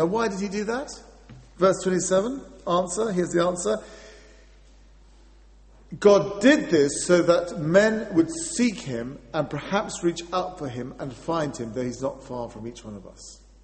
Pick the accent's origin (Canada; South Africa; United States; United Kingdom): United Kingdom; England; I had a really kind of abused childhood, being an Englishman, being thrashed by the Welsh all through the 70s.